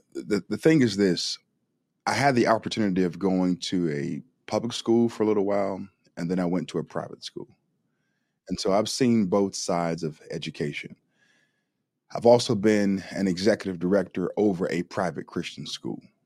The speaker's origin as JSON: {"language": "English", "town": "Raleigh", "region": "North Carolina", "country": "United States", "tie": "born or raised there", "also_born_or_lived": "Elizabeth City, United States", "said": "I was born in North Carolina, on the coast, a small town called Elizabeth City, North Carolina. At the age of about three, my mother moved us from Elizabeth City, North Carolina to Raleigh, North Carolina."}